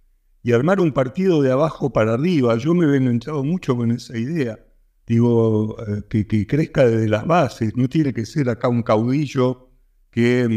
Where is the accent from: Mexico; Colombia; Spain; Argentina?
Argentina; porque obviamente somos argentinos, con lo cual nos terminamos peleando todos.